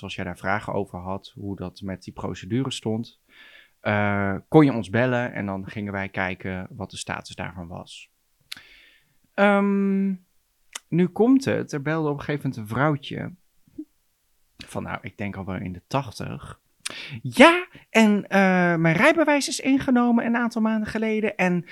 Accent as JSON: {"language": "Dutch", "country": "Netherlands", "said": "Gewoon, ik ben Nederlander."}